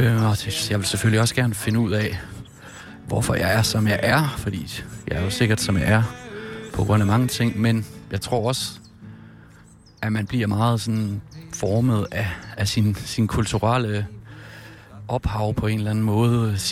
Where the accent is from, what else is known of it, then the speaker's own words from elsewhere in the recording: Jutland, Denmark; moved away; og jeg er fra Jylland. Men jeg bor der ikke længere. Ligesom så mange andre er jeg også flyttet fra land mod by.